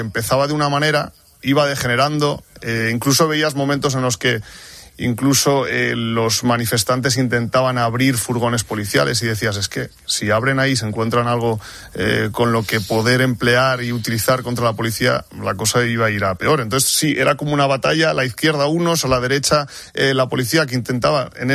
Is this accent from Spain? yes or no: yes; Barcelona, Catalonia, Spain; como barcelonés también sentía un poco de tristeza por lo que veía, ¿no?